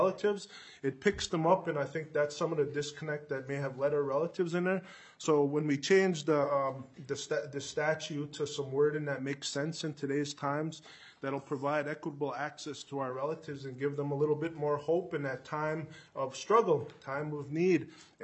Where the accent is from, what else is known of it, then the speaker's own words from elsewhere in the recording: Red Lake, Minnesota, United States; now in Minneapolis, United States; I'm from Red Lake. I live in South Minneapolis.